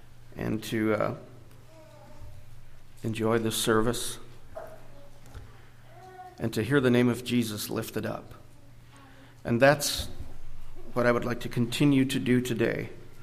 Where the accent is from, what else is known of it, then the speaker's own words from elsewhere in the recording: Oklahoma, United States; I am from Eastern Oklahoma.